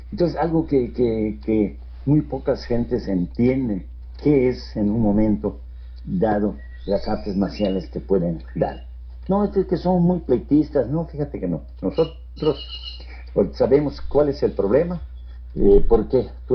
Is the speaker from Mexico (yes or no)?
yes; Tizimín, Yucatán, Mexico; moved away; also born or lived in Tijuana / United States; yo decidí vivir en Tizimín, regresar a vivir, porque yo nací en Tizimín. Yo soy yucateco, de Tizimín yo me fui a Tijuana, de Tijuana me fui a Estados Unidos.